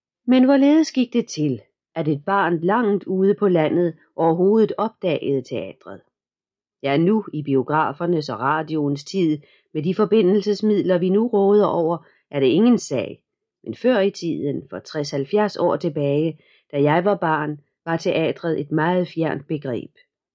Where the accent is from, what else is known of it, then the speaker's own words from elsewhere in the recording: Zealand, Denmark; also born or lived in Gedved / Stensballe; egentlig er jeg jyde, i det jeg kom til verden på Gedved Seminarium, hvor far dengang var ansat. Erindringer har jeg dog ikke derfra, af den gode grund, at jeg kun var 2 år, da han blev forflyttet til Stensballe.